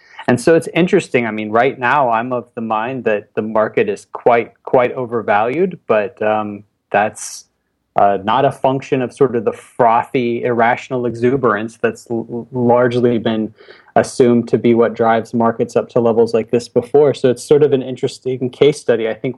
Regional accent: Alabama, United States; there's complicated explanations for it, but I'm from Alabama, so we'll skip all that.

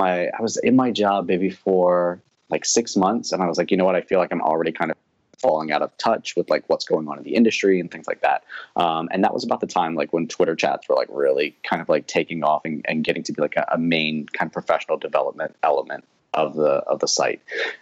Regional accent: Maryland, United States; I grew up in Maryland, so nothing there. This was our first real move here to Connecticut

